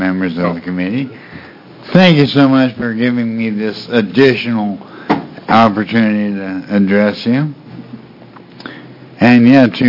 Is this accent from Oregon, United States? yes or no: yes; Oregon, United States; I'm from Lane County.